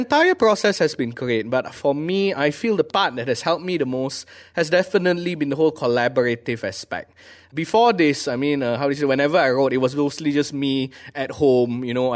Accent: Malaysia; my theory is I'm Malaysian. I lived my whole life in... Okay, I went overseas for a year to study, but other than that, I've lived almost 30 years in Malaysia. So I'm Malaysian.

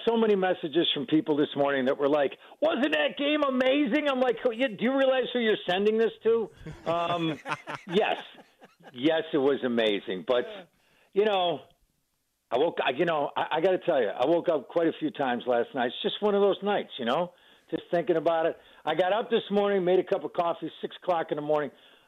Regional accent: Buffalo, New York, United States; No, I'm from Buffalo. It's not over until it's over.

